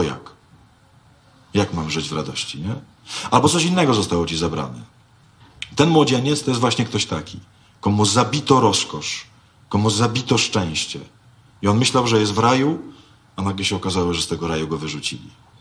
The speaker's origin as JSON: {"language": "Polish", "town": "Myszków", "region": "Silesian Voivodeship", "country": "Poland", "said": "Ja jestem z Myszkowa. Obok Myszkowa jest taka miejscowość, która nazywa się Mysłów."}